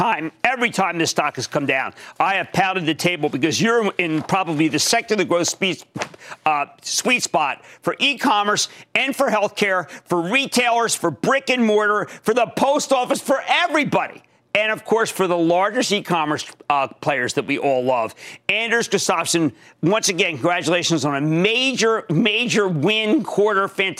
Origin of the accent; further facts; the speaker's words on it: New Jersey, United States; I'm going to Brandon in my home state, New Jersey.